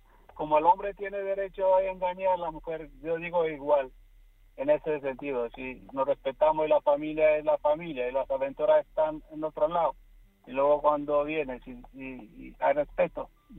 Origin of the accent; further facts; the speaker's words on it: Romania; Spanish is a second language; moved away as an adult; now in Madrid, Spain; Hemos empezado de cero en mi país porque soy rumano.